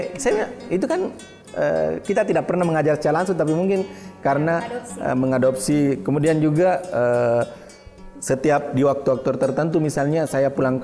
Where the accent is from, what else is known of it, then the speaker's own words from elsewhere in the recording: Sinjai, South Sulawesi, Indonesia; born there; also born or lived in Bone; Ya, Bone juga yang tetangga dengan tempat kelahiran saya Sinjai, apalagi saya orang Bone itu